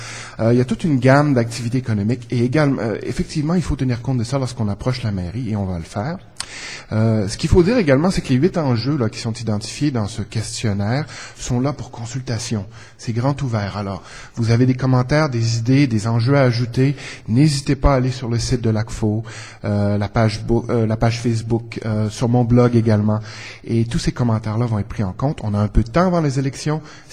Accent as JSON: {"language": "French", "region": "Quebec", "country": "Canada", "accent": "Lac Saint-Jean", "said": "je suis originaire du Québec. Et quand j'ai déménagé ici, d'abord, je me voyais comme un Québécois en exil."}